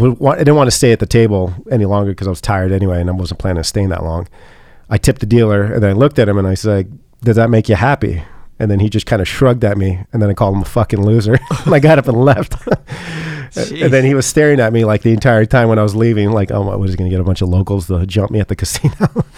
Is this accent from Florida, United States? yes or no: no; California, United States; I had no idea what clued him in that I was from California